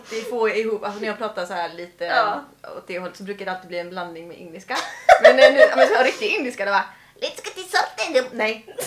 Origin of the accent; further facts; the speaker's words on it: Kalmar, Kalmar County, Sweden; Jag kommer från Kalmar.